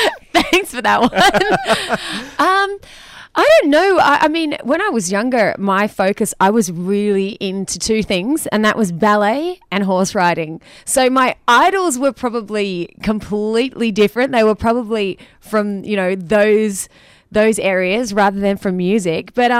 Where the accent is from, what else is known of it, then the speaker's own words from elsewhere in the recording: Sydney, New South Wales, Australia; also born or lived in Newcastle; My dad's from Liverpool in the UK. Uh-huh. Mum's from Sydney. And I was born in Sydney and lived in Sydney my whole life, except for a couple of years I was in Newcastle.